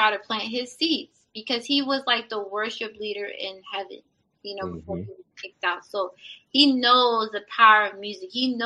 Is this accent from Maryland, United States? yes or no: yes; Maryland, United States; now in Baltimore, United States; So technically I'm from Maryland. And I say that because I've lived in so many different parts of Maryland, so many different counties